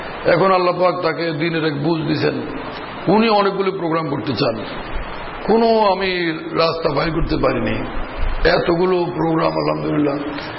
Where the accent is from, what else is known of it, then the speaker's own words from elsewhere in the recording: Bhola, Barisal Division, Bangladesh; আমার বাড়ি বোলা